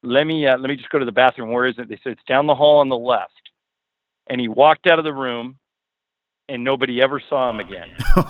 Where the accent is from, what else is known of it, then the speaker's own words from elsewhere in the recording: California, United States; and I grew up in Orange County, Mo. My parents still live in Corona Del Mar.